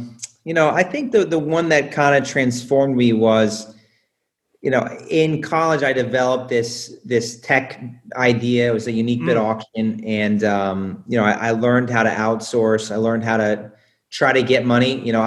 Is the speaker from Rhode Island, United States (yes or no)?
no; Indianapolis, Indiana, United States; Yeah, you know, I'm from Indiana, the south side of Indianapolis, you know, just a normal family